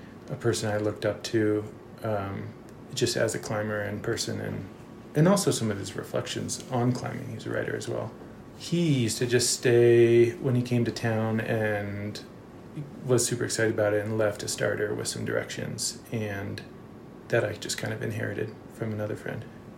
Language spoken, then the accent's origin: English; Virginia, United States; I moved a couple times growing up, but mostly in Virginia.